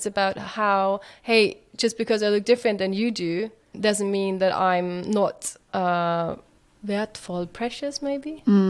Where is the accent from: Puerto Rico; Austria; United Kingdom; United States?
Austria; Linz, Upper Austria; then I joined something which is called, or was called back then, Kinder Musical Company, KMC, where I grew up in Linz.